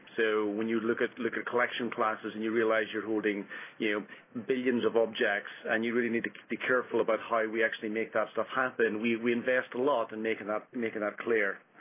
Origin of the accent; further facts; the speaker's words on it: Ireland; I started my career in London. From my accent, I grew up in Ireland.